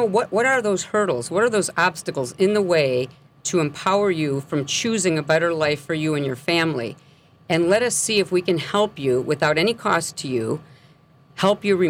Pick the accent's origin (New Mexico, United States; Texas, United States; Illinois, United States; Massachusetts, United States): Illinois, United States; Crete; I grew up in Creed, Illinois, which is in Will County, and lo and behold, that's the town that he lived in, sadly, only several miles from where I grew up.